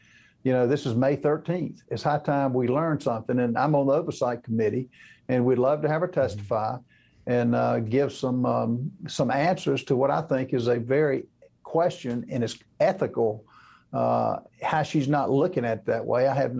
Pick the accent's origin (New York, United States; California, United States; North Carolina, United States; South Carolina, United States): South Carolina, United States; They have a plant in Greenville, South Carolina, which is in my home state of South Carolina